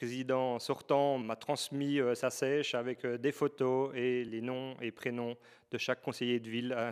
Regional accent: Jura, Switzerland; chez nous en Ajoie.

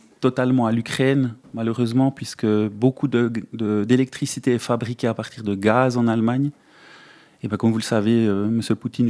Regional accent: Switzerland; on est de la Suisse, on doit aussi participer à cet effort d'économie de gaz

